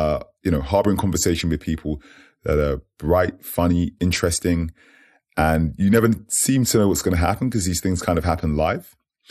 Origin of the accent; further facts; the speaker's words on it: United Kingdom; And yes, I am British. But I would say I'm in it, but not of it, if that makes sense. I got the opportunity to grow up in a few places.